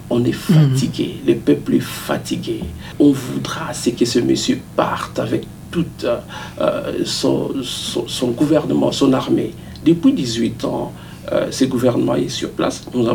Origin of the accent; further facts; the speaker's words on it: DR Congo; nous, en tant que Congolais, nous observons cette façon d'agir du pouvoir en place.